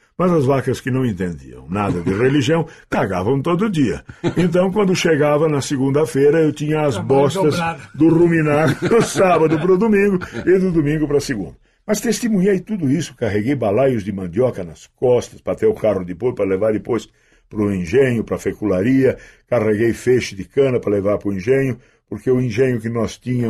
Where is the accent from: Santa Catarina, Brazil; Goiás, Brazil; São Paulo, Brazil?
Santa Catarina, Brazil; Urussanga; Eu sou de Uruçanga, no sul de Santa Catarina, uma cidade de colonização italiana, de migração do Vêneto, no final do século XIX.